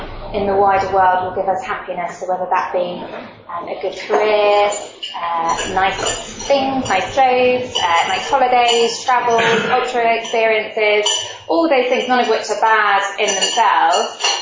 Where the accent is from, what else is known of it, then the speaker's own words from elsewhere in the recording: South East England, United Kingdom; Yeah, I grew up in Buckinghamshire in a very, very, a lovely home life, Christian parents, a big brother.